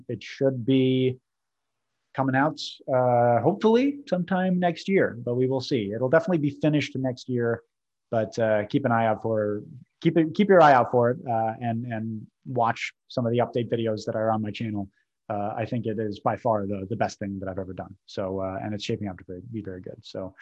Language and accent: English; New England, United States; now in New Orleans, United States; I live in New Orleans. I do a lot of local history. I'm from New England. I do a lot of New England history